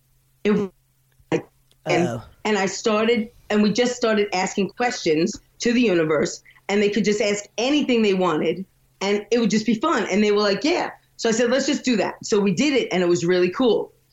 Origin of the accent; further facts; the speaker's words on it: New York, United States; Listen, so I'm from New York, where everything, we don't fucking believe in anything.